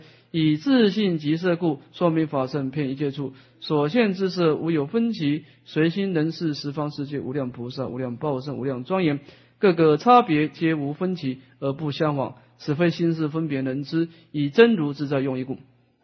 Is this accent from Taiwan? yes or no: yes; Taiwan; 的发音跟我们台湾人的发音不一样啊